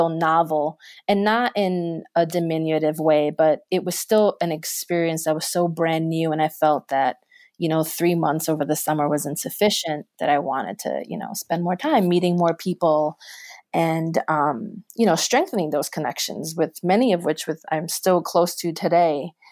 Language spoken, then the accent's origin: English; Bronx, New York, United States; So being born and raised in the South Bronx